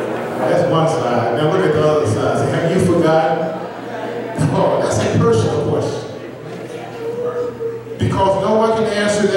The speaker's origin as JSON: {"language": "English", "town": "Atlanta", "region": "Georgia", "country": "United States", "said": "Now, I already told you, you know, I'm from Atlanta."}